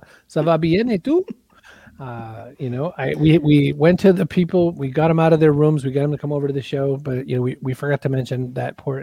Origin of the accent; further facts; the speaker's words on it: Maine, United States; So I'm born and raised in Maine.